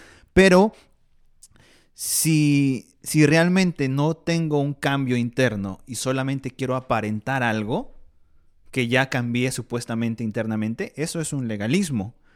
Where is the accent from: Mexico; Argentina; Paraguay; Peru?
Peru; Hay una iglesia que es del país de donde yo soy. No sé exactamente cuál es el nombre, pero todos los conocemos en Perú como los israelitas